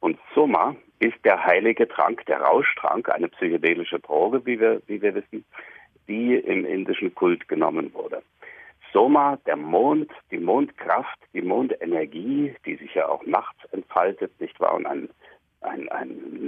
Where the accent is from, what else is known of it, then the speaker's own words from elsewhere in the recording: Germany; Das weiß ich noch ganz genau, ich bin in der DDR aufgewachsen.